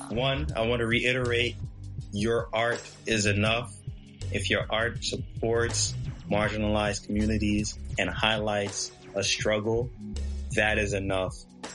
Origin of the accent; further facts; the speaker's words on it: United States; As a black man living and growing up in America, it is not surprising